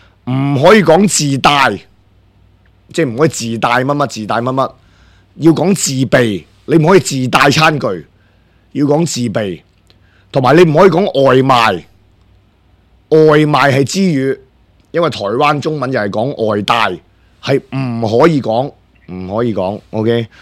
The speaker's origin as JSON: {"language": "Cantonese", "country": "Hong Kong", "said": "我哋香港人睇嘅时候，我哋觉得好捻奇葩"}